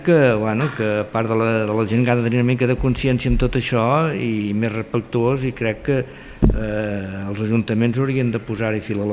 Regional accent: Catalonia, Spain; jo soc nascut als 50, sí, soc nascut allà a Franc, he viscut sempre arran de costa, he viscut amb el meu avi que era pescador, el meu pare també

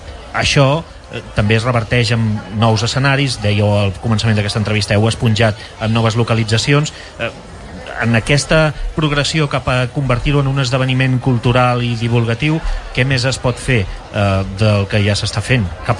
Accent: Pals, Catalonia, Spain; jo soc de Pals

